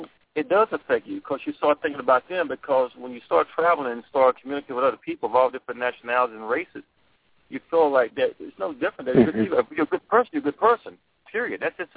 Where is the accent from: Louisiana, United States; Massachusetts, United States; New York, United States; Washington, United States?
Louisiana, United States; Jonesboro; I'm from Louisiana, and I was in the down the country areas, like Jonesboro, Louisiana, between Monroe and Shreveport, below Ruston area.